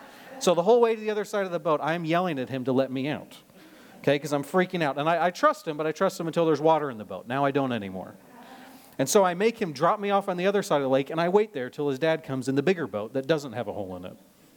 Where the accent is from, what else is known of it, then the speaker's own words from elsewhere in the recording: Nebraska, United States; I grew up in Nebraska, which means I don't know anything about the water.